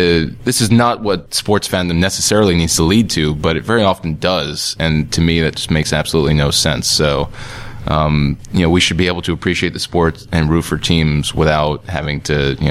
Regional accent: New York, United States; I'm from New York, so like New York Yankees fans and Red Sox fans like hate each other.

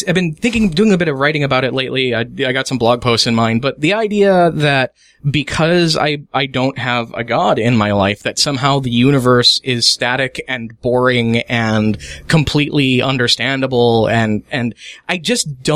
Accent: Midwest, United States; No, you know, passive-aggressive is everywhere. I'm from the Midwest.

